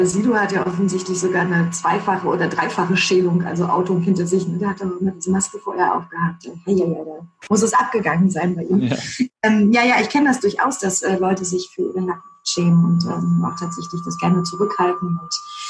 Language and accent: German; Berlin, Germany; accent: Berlin; Tatsächlich komme ich ja nun auch aus Berlin und kann auch durchaus Berliner, ne?